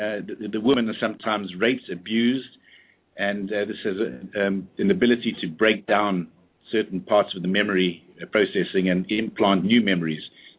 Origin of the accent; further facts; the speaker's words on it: South Africa; moved away as an adult; my parents are British, but I was born in South Africa, stayed there for 19 years, grew up right in the middle of the apartheid era